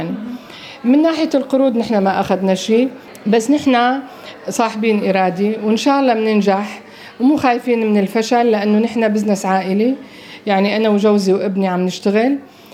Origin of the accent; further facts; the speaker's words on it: Syrian coast, Syria; now in Australia; انا من الساحل وخلطت بين حتى المطبخ اللبناني لانه امي لبنانية، ونحن بالساحل